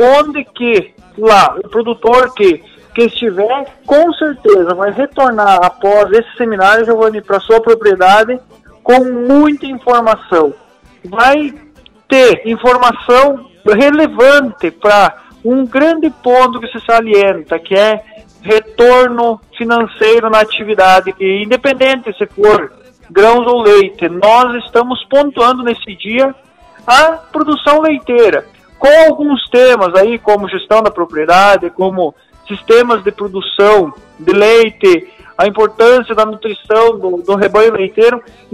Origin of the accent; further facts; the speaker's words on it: Palmitinho, Rio Grande do Sul, Brazil; minha terra natal, eu, o município de Palmitinho, onde eu estabeleço a minha residência